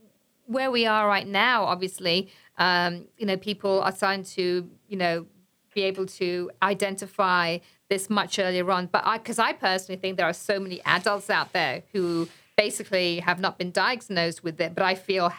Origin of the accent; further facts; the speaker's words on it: England, United Kingdom; certainly me growing up in England